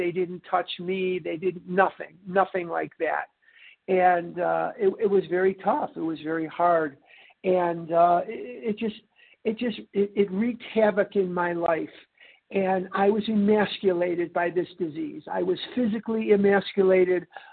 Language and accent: English; Chicago, Illinois, United States; I'm born and raised in Chicago.